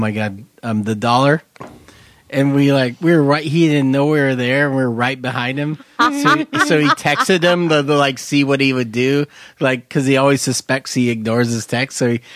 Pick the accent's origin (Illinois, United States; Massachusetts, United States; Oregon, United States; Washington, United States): Oregon, United States; Portland; Or Portland. Portland. I'm from Portland.